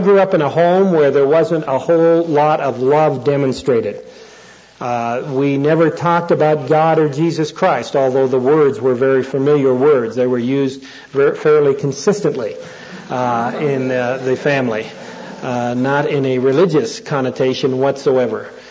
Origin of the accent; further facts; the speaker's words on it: Canada; I grew up in Canada, and as you know, the national sport in Canada is lacrosse.